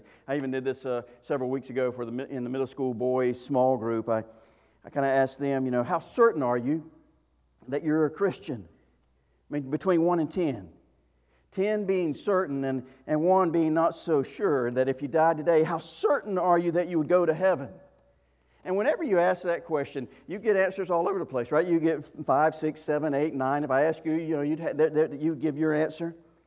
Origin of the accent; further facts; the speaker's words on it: the South, United States; but I will use it because I'm an American. I live in the South. I'm raised in the Bible Belt. It's just where I am.